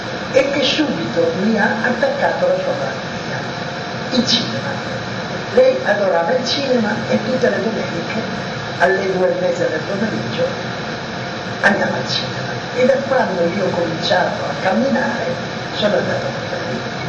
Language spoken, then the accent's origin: Italian; Fossano, Piedmont, Italy; born there; Io sono nato a Fossano, in provincia di Pisa, vicinissimo alle Langhe, un paese su 25-26 mila abitanti, molto carino, in alto, in colle che guardano su tutto